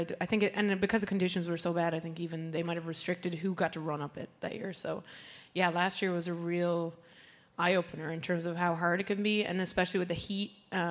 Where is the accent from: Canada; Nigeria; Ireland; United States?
Ireland; So I'm originally from Ireland. I grew up there. I started racing in America, so I feel like an American rider in some ways.